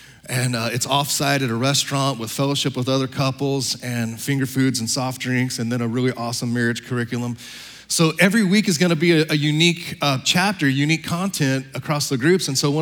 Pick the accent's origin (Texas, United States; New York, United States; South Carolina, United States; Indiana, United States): Texas, United States; Don't hold it against me. I'm from Texas, all right? I have an excuse, all right?